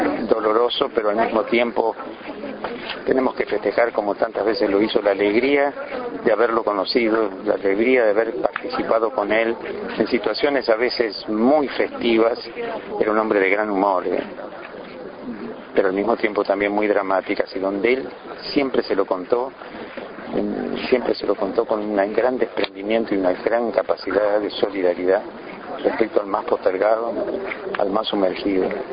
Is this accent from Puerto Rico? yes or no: no; Uruguay; para nosotros, los uruguayos